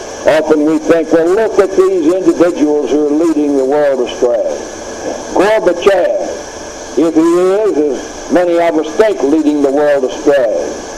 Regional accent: Jackson City, Tennessee, United States; I know in my hometown of Jackson City, Tennessee, we had a lady and her family who moved to Germany

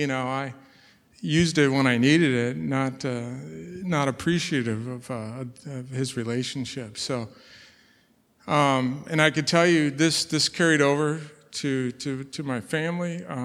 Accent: St. Louis, Missouri, United States; I was born in St. Louis, born Roman Catholic. My parents were divorced at I was six, so I was essentially raised by my mother.

